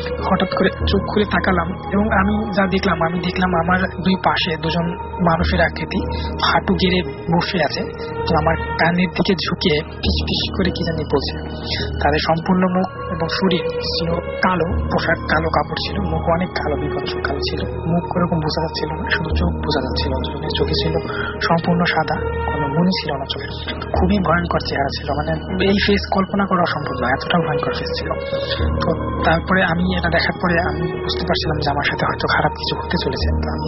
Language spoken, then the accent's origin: Bangla; Manikganj, Dhaka Division, Bangladesh; আমার দেশের বাড়ি হচ্ছে মানিকগঞ্জ, মানিকগঞ্জ জেলার সদর থানার কেওজানি নামক একটি গ্রামে।